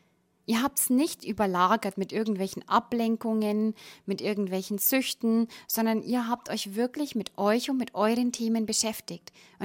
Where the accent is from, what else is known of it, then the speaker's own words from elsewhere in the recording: Bavaria, Germany; Wirklich Mucksmeiselstaat, sagt man bei uns im Bayerischen Wald.